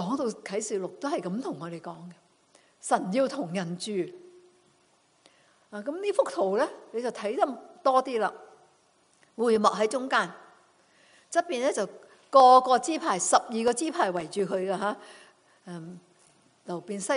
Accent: Guangdong, China; 咁我哋广东人咧就唔会唔明噶

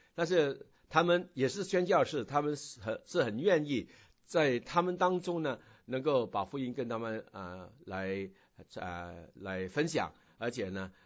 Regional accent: China; 我们中国人呢很喜欢讲的是关系啊，我们很重视关系

